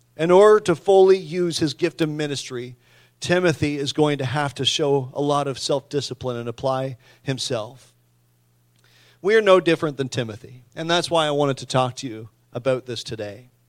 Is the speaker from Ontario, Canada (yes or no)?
no; Hatfield Point, New Brunswick, Canada; When I was growing up in Hatfield Point, we used to have candlelight services.